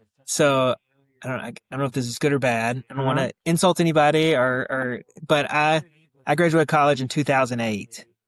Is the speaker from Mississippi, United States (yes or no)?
yes; Mississippi, United States; I'm from Mississippi, the real South.